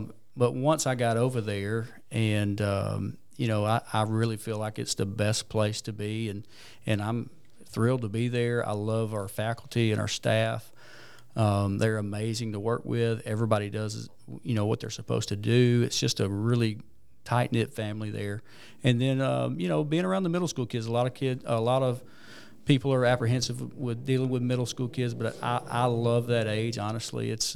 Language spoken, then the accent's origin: English; Sylacauga, Alabama, United States; So I was born and raised in Sylacauga. So I'm from Sylacauga, was born right here in Coosa Valley Medical Center, and spent my whole life just about in this town.